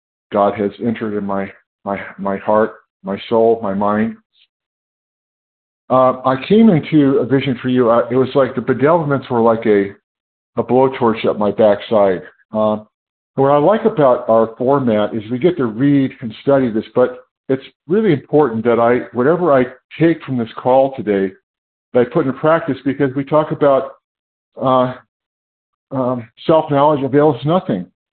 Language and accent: English; California, United States; I am from California.